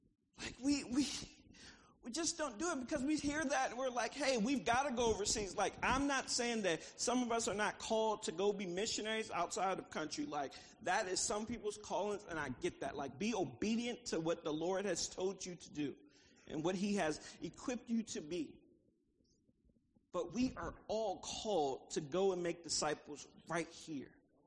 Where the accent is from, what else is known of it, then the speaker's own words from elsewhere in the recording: Virginia Beach, Virginia, United States; now in Suffolk, United States; So, but look, so I grew up right here in Virginia Beach. I actually went to Lansdowne Middle School and Lansdowne High School. So I felt like coming here, like I was kind of coming home. Like, I live in Suffolk now